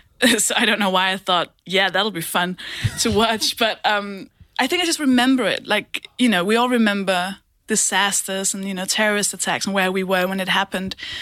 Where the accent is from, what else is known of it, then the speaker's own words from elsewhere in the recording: Denmark; so I'm from Denmark.